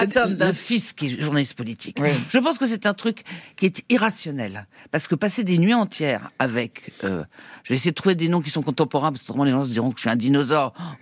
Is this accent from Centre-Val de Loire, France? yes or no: yes; Tours, Centre-Val de Loire, France; moi, j'ai fait ça à Tours parce que je suis de Tours